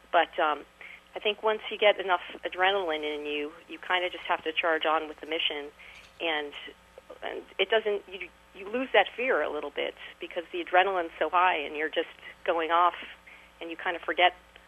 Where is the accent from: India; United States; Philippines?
United States; Miami Beach, Florida; also born or lived in New York; I grew up in Miami Beach in New York.